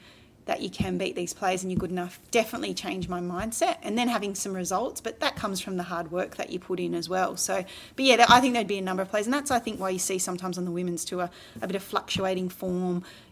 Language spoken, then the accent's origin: English; Australia; the amount you have to travel, especially as an Australian. We don't nip home.